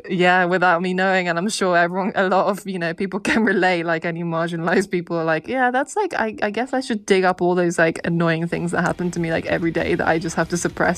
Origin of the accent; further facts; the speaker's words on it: London, United Kingdom; a teenager growing up in London